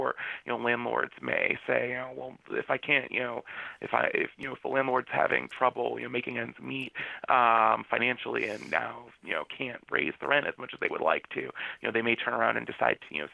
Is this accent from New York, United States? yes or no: no; Florida, United States; Yeah, I grew up in Florida, so I very much don't like the cold.